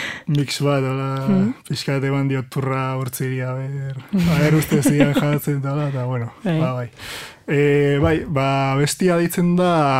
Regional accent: Lasarte, Basque Country, Spain; Lasartetik nator

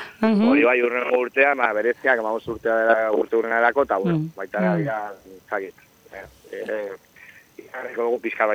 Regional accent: Pamplona, Navarre, Spain; gu Iruñakoa gara

